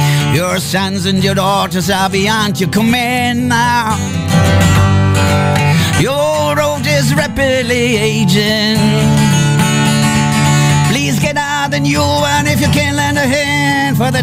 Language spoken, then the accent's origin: German; Frankfurt am Main, Hesse, Germany; Also ich komme eigentlich aus Frankfurt am Main.